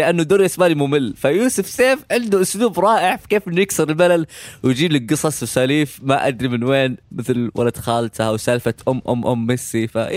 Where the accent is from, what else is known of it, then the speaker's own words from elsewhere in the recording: Saudi Arabia; وإساءة لنا كسعوديين الصراحة